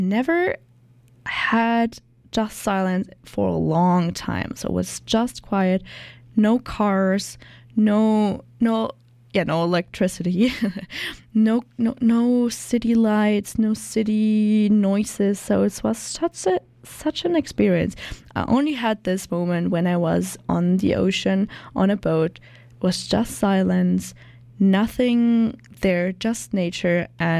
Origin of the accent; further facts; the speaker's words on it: Germany; English is a second language; I'm from Germany, so I'm currently living at a host family right now.